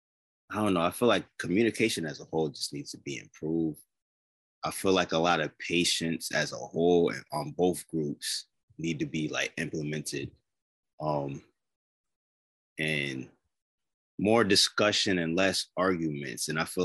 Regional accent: Springfield, Massachusetts, United States; I'm from Springfield, Massachusetts.

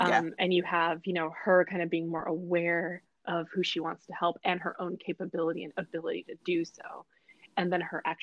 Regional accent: Pakistan; I am Pakistani, like I said. You know, Pakistan used to be part of India.

